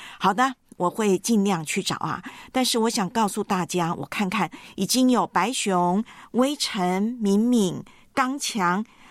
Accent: Taiwan; 因为它来自我的老家，我的故乡台湾。

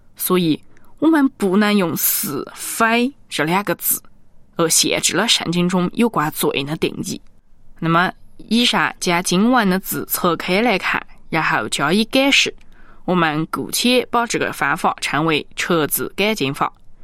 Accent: China; 比方说我们中国人讲人面桃花，中国人一听大概就懂

